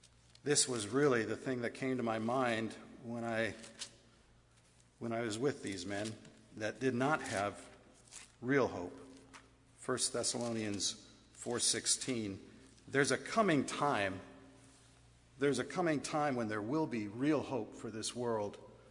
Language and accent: English; Wisconsin, United States; and so where do you come from? I told him Wisconsin.